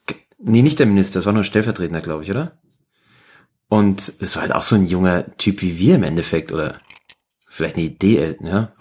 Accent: Germany; wir sind ja beide Deutsche, können wir auch Deutsch reden.

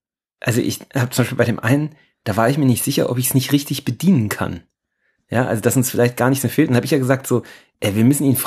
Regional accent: Hesse, Germany; Also bei uns ist ja das Wort Brunsen, gibt es ja bei uns in Hessen, gell?

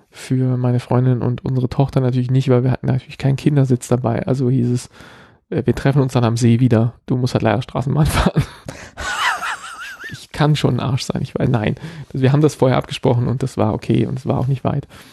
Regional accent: Berlin, Germany; accent: Berlin dialect; sofort macht es Schnapp und ich bin in meinem Berliner Dialekt und zwar so richtig, also schlimmer, als ich das hier jemals werde.

